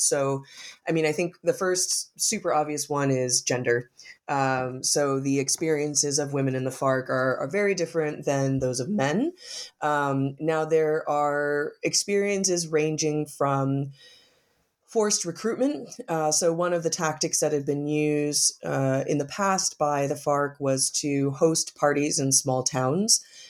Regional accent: Caquetá, Colombia; so I came from Caquetá in 2016.

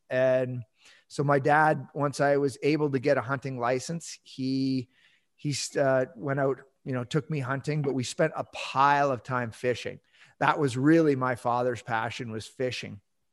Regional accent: Ontario, Canada; I grew up in Southern Ontario. It's kind of funny because I grew up in rural, what I would consider farm country, right? You know, a couple hours drive from Toronto, but really it's just a bunch of farm kids, few small towns here and there.

